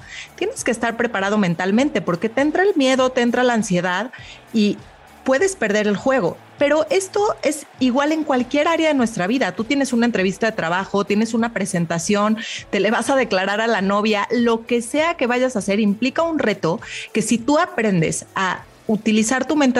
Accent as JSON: {"language": "Spanish", "country": "Mexico", "said": "pero yo como mexicana"}